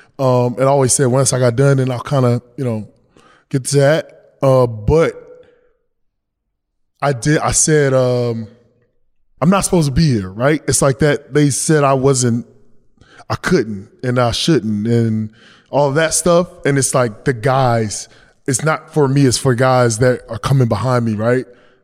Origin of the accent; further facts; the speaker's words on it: North Carolina, United States; And you know me, I mean, I'm from North Carolina.